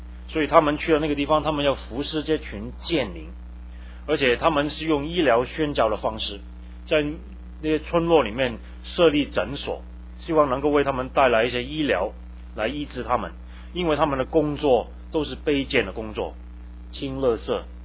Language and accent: Chinese; China; 再想一想，我们中国人在美国这个排华法案，我不晓得各位还记不记得这个事情。